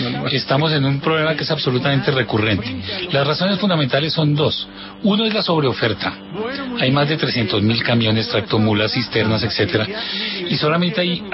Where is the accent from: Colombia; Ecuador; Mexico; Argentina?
Colombia; lo que somos los colombianos y de lo que es nuestro país